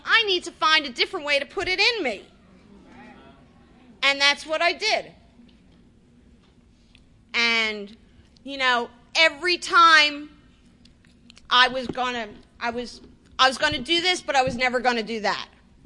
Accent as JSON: {"language": "English", "town": "Philadelphia", "region": "Pennsylvania", "country": "United States", "said": "I'm from Philly, but I got clean in Baltimore. I went to rehab in Baltimore and I stayed and I lived down here for 3 years."}